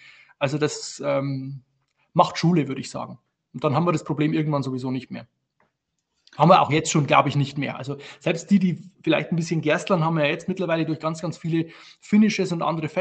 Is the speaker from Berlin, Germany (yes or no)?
no; Bavaria, Germany; Also nur in der Oberpfalz, wo ich herkomme oder wo ich bin, wir waren immer schon ein lausiges Obstgebiet.